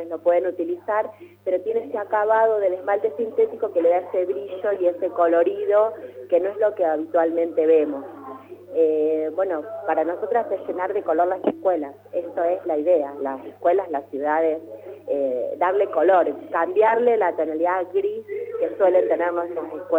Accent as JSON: {"language": "Spanish", "town": "Zapala", "region": "Neuquén", "country": "Argentina", "tie": "born there", "said": "se da la particularidad de que yo soy nacida acá en Zapala, pero bueno, nada, no es que viví mi vida acá en Zapala"}